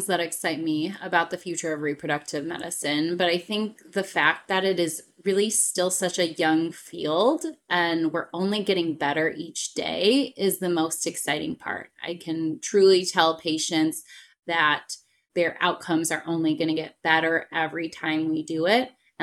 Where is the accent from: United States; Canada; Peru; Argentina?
United States; Michigan; So I am from Michigan originally, and I did my medical school at Michigan State University.